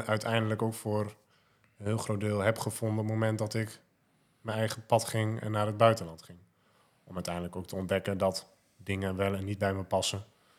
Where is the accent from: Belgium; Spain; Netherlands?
Netherlands; Hoogeveen, Drenthe; na die 2 maanden ben ik dus weer naar Nederland gegaan. Weer terug naar waar ik vandaan kom. Hoogveen.